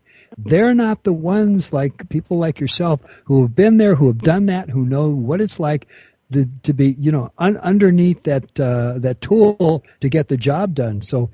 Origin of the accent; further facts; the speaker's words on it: Los Angeles, California, United States; moved away as an adult; also born or lived in Fairbanks, Alaska; I was brought up in the Los Angeles area, and when I was 41, 42 years old, I went to Fairbanks, Alaska. I was living in the interior for about 20-some-odd years.